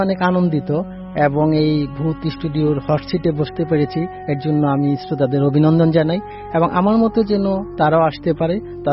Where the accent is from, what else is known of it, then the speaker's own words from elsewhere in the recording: Savar, Dhaka Division, Bangladesh; আমি ঢাকা সাভার থেকে আসছি